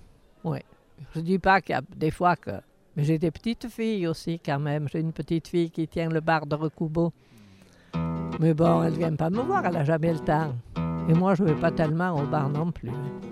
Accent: Die, Auvergne-Rhône-Alpes, France; born there; Je suis née à Die en 36.

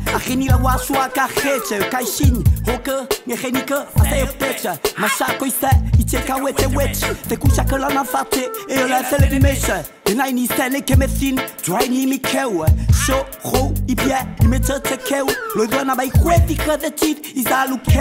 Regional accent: New Caledonia; Je suis de l'Océanie, dans le Pacifique Sud, pas loin de l'Australie. Je suis de l'archipel de la Mélanésie, plus précisément en Nouvelle-Calédonie, dont la capitale est Nouméa. Je suis de Nouvelle-Calédonie, mais c'est...

